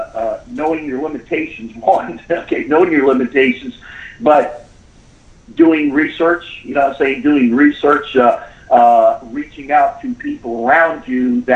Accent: Miami, Florida, United States; I was very excited about going to the Dolphins because I grew up in Miami and I was there when the Dolphins started as a franchise in 66.

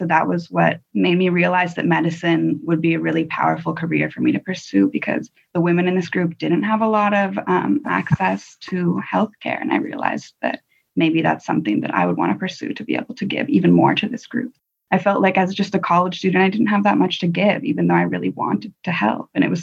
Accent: Edmonds, Washington, United States; So I grew up in Edmonds, a suburb in the outside of Seattle.

